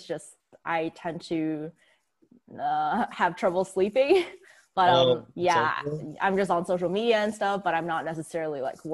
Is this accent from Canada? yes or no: yes; Canada; now in United States; I'm still working at the tech company, and it's mainly because I'm Canadian and I'm here with a work visa, and I just bought my house last year.